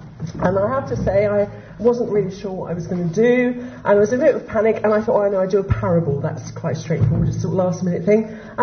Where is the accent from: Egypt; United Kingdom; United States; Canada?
United Kingdom; Putney, London; also born or lived in Peckham; I was born in Peckham, and when I was four we moved to Putney, a council estate in Putney.